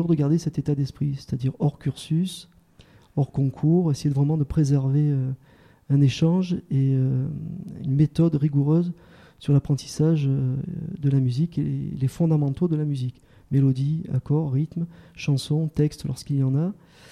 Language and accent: French; La Seyne-sur-Mer, Provence-Alpes-Côte d'Azur, France; Pourtant, je ne venais pas très loin. Je suis originaire de la Seyne-sur-Mer, dans le Var.